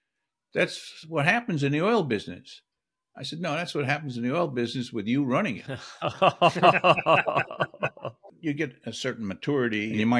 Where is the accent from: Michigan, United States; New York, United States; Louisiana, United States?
New York, United States; Brooklyn; I grew up in Brooklyn, New York. Father was a blue collar person.